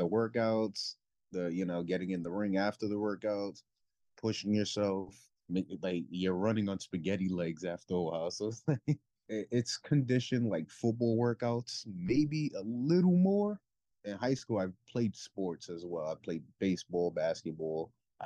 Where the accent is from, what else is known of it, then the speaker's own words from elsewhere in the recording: Brooklyn, New York, United States; I'm from Brooklyn, New York.